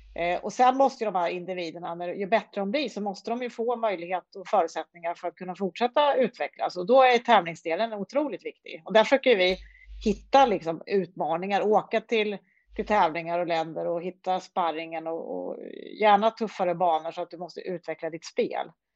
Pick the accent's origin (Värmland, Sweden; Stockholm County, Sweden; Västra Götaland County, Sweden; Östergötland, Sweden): Östergötland, Sweden; Finspång; när jag växte upp i Finspång, då kunde jag ta med en bollväska ut på ett hål och ställa mig och slå bollar.